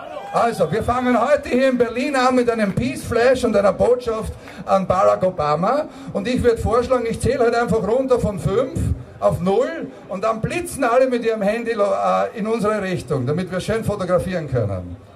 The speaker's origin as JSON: {"language": "German", "country": "Austria", "said": "Ich komme aus Österreich, das war nicht zu überhören."}